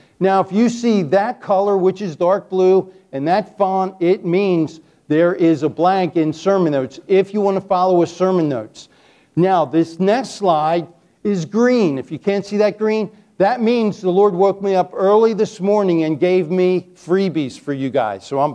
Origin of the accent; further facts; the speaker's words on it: Chesapeake Bay, United States; Now, I grew up on the Chesapeake Bay. I kind of like storms because you get big waves in storms.